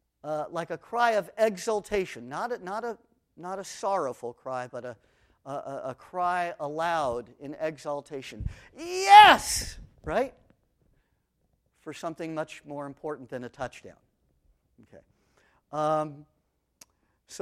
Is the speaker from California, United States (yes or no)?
yes; Los Angeles, California, United States; Now, as a child growing up in Los Angeles and attending Hebrew school 3 times a week, oh joy, after school